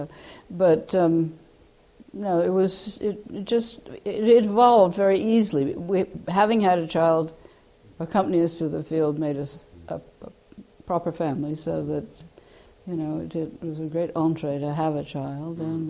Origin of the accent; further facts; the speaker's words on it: Boston, Massachusetts, United States; No, I'm not. I'm Bostonian through and through.